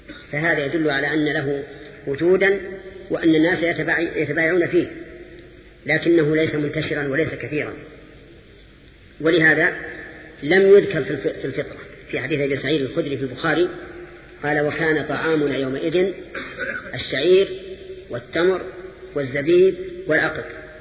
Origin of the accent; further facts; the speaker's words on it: Al-Qassim, Saudi Arabia; بينما المد عندنا في القصيم ثلث الصاع